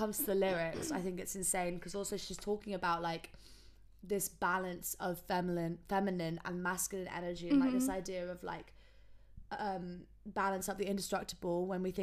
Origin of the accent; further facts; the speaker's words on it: England, United Kingdom; because I'm from England.